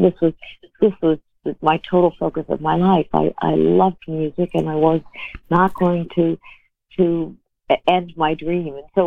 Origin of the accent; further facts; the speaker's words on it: New York City, New York, United States; I grew up in New York City, and we went to concerts a lot.